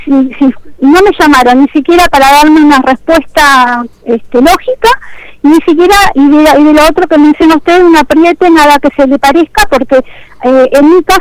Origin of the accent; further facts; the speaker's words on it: San Miguel, Buenos Aires Province, Argentina; now in Zárate, Argentina; Yo noto que acá, yo vengo de la zona de San Miguel.